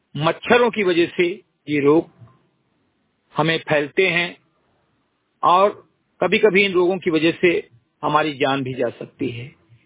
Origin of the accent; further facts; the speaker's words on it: Simrigadhi, Uttar Pradesh, India; ग्राम सभा सिमरीगढ़ी विकासखंड मेंदवा जनपद बहराइच का मूल निवासी हूं